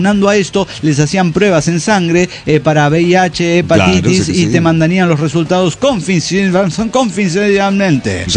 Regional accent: Quito, Pichincha, Ecuador; Soy el parásito de Quito, Ecuador.

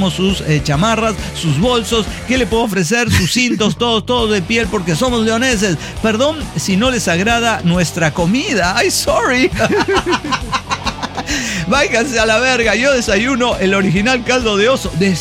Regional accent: La Paz, Bolivia; now in Cochabamba, Bolivia; actualmente vivo en Cochabamba. Gracias a ello los conocí en la Troje, como les dije a ustedes, pero soy originario de La Paz. Estudiaba y trabajaba en el Alto.

